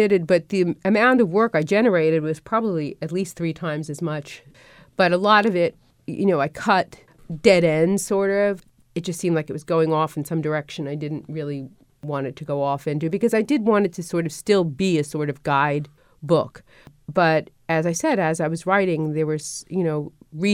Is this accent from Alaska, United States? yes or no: no; Brooklyn, New York, United States; I grew up in Brooklyn. Block was like, that's yeah. it, you know, a block.